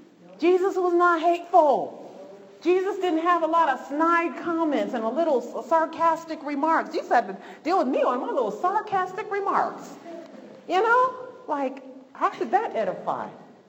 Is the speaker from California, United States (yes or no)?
no; New York, United States; You know, I should say in Colorado, man, I'm from New York, but man, you guys got all kind of stuff.